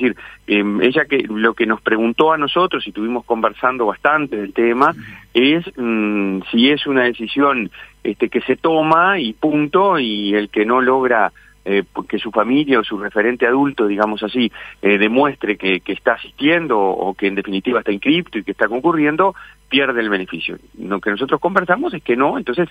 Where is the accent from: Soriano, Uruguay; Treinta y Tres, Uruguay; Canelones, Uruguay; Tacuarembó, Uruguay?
Tacuarembó, Uruguay; les voy a decir que yo cuando era chico en Tacuarembó